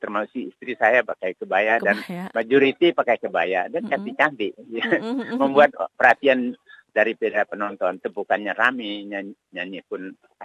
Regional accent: Palembang, South Sumatra, Indonesia; Saya dari Palembang tidak mengatakan I'm Indonesia.

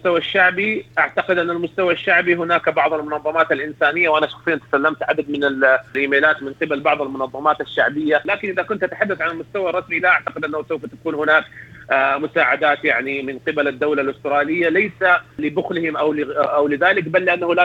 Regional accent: Sudan; عندنا في السودان ما نسميه نحن بالنفير السوداني، بالنفير العام.

